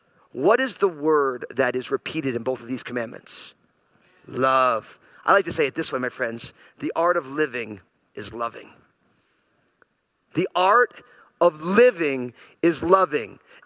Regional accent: New Jersey, United States; So I'm all Italian from New Jersey. My whole family came out of New York. We lived in New Jersey because they couldn't afford to buy a house in New York when I was a little kid.

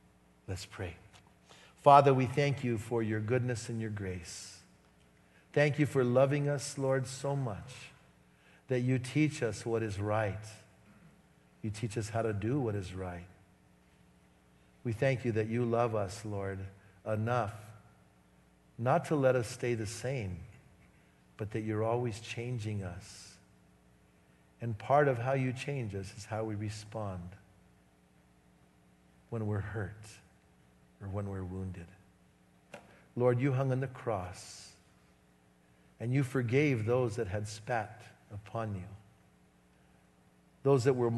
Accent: Bernalillo, New Mexico, United States; And I remember one time I was in my hometown, Bernalillo

